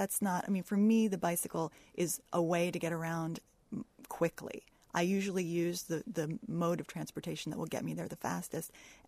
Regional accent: United States; But, you know, I'm American. I love my car

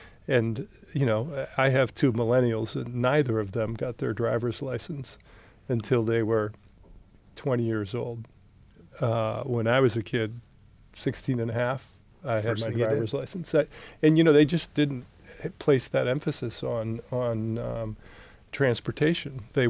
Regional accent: Boston, Massachusetts, United States; also born or lived in Dallas; I lived in Dallas in the 90s, and Dallas was the ultimate automobile car. I grew up in Boston, and we didn't have many cars, but Dallas was automobiles.

